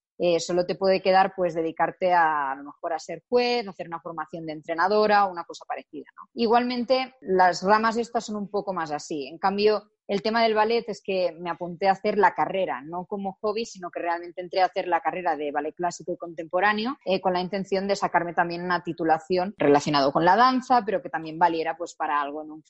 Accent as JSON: {"language": "Spanish", "town": "Tarragona", "region": "Catalonia", "country": "Spain", "said": "yo originalmente soy de Tarragona."}